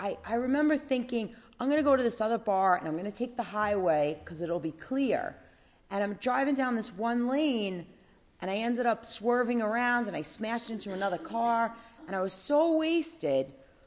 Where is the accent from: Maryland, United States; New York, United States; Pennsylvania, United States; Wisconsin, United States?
New York, United States; And my father, I grew up on Long Island, and my father's a volunteer firefighter.